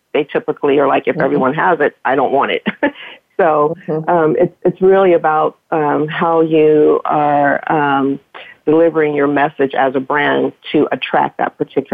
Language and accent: English; Los Angeles, California, United States; moved away as an adult; now in Atlanta, United States; I moved from Los Angeles to Atlanta. And coming from Los Angeles, and I'm assuming coming from Los Angeles, people just associated me with the entertainment and luxury arena.